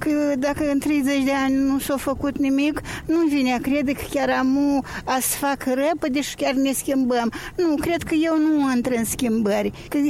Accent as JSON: {"language": "Romanian", "country": "Moldova", "said": "la noi în Moldova nu sunt moldoveni cu inimă și cu durere"}